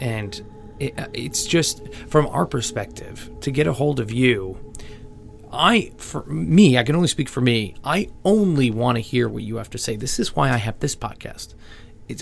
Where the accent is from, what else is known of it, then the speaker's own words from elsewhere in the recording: East Coast, United States; I grew up in one in the East Coast.